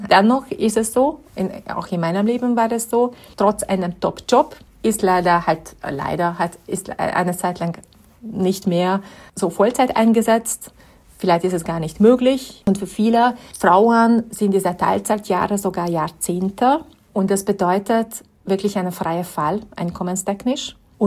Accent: Hungary; German is a second language; moved away as an adult; now in Vienna, Austria; Ich glaube, die Zuhörer hören jetzt schon raus, dass meine Muttersprache nicht Deutsch ist. Ich komme ursprünglich aus Ungarn und vor über 20 Jahren, dank eines Stipendiums der WU Wien, bin ich in Wien gelandet und hier herzlich aufgenommen. Meine Kinder sind hier zur Welt gekommen

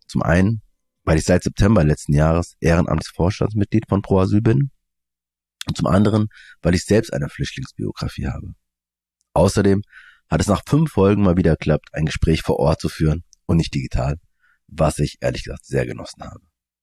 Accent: Frankfurt, Hesse, Germany; weil wir sind beide aus Frankfurt-Bornheimer. Schöner Stadtviertel, für die, die nicht in Frankfurt leben und es nicht kennen.

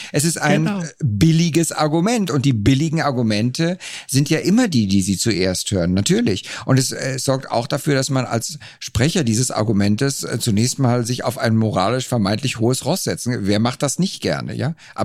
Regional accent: Switzerland; ich komme aus der Schweiz.

